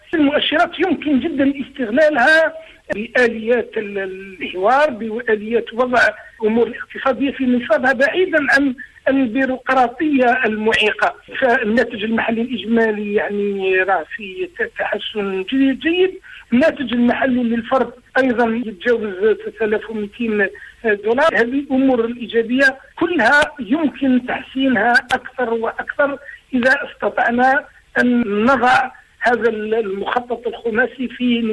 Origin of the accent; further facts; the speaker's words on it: Algeria; التضخم الآن عندنا في الجزائر يقارب 2.7 ولا 1.8